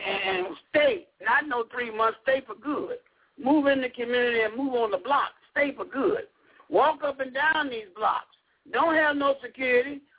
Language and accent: English; Woodlawn, United States; I'm born and raised in Woodlawn, and that's what happened to us over in Woodlawn.